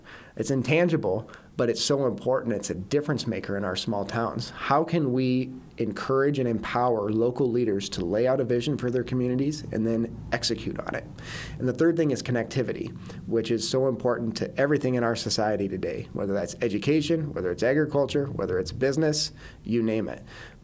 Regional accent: Hawarden, Iowa, United States; I grew up in Haywarden, which is in the far northwest corner of the state

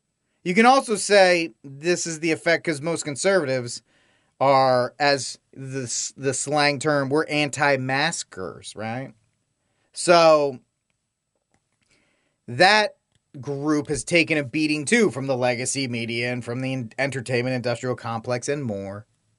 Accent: New England, United States; now in Texas, United States; That's because I'm from New England and I actually had fall, unlike here in Texas, where it goes from summer to winter to summer again.

